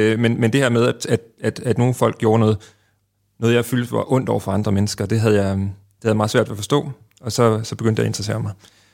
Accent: Aarhus, Central Denmark Region, Denmark; now in Copenhagen, Denmark; jeg er i slutningen af 30'erne og har været politibetjent i 10 år her i Københavns Politi, men som I kan høre, kommer jeg fra Aarhus.

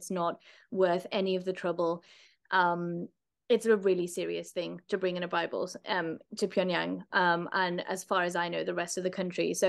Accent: United Kingdom; as a British person

